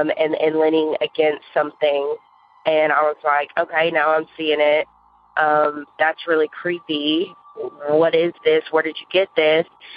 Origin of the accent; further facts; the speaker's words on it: Murfreesboro, Tennessee, United States; I'm from Murfreesboro, Tennessee.